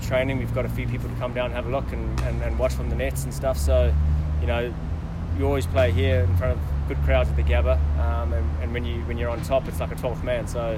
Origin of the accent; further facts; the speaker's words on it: New Zealand; We've had to scrap, and, you know, being a Kiwi, we scrap all the time.